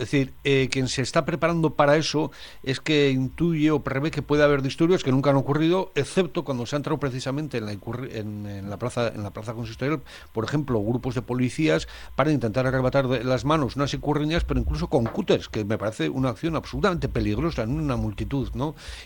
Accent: Pamplona, Navarre, Spain; además soy de Iruña, soy de Iruña, desplazado forzoso

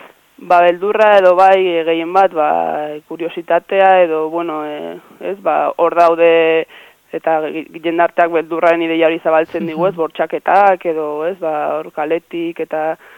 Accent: Pamplona, Navarre, Spain; hemen Iruñekoa naiz

